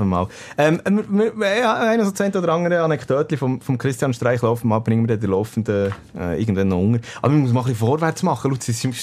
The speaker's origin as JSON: {"language": "German", "country": "Switzerland"}